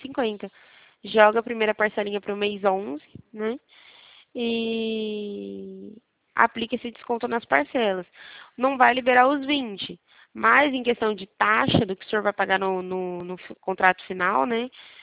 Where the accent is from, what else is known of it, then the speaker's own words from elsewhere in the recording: Bebedouro, São Paulo, Brazil; É, do estado de São Paulo, na verdade, sou de Bebedouro, interior.